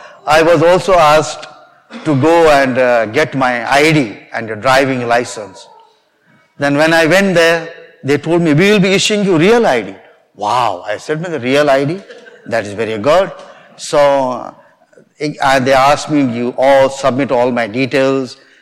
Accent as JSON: {"language": "English", "country": "India", "lives_now": "United States", "said": "The upper portion gives my name, passport number, I'm Indian citizen, and I'm employed by Diocese of Wheeling, Charleston, and all that."}